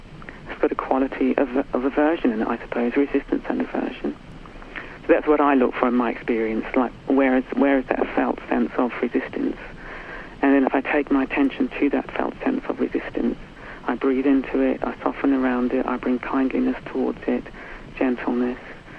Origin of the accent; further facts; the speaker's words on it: New Zealand; I was brought up in New Zealand in the 60s, where it was a very nice place to be brought up, very beautiful, quite safe.